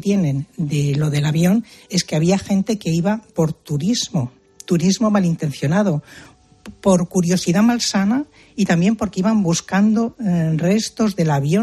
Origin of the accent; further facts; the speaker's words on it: Spain; now in France; me oyen el acento que no es francés, de originario francés. Y yo les digo, pues mira, yo soy de España